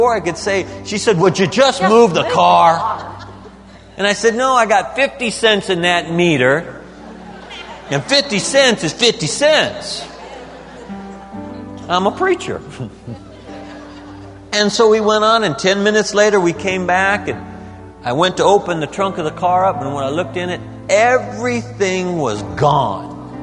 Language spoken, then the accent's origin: English; Midwest, United States; We come from the Midwest. That's robbery. I mean, we got plenty of fields to park your car in.